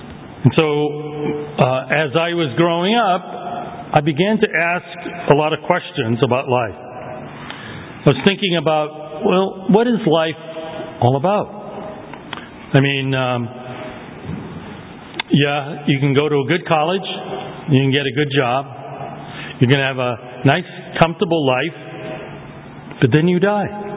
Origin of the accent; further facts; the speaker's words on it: Cambridge, Massachusetts, United States; I grew up in Cambridge before it became an expensive place to live. My parents were hard-working immigrants from Toisan province in China.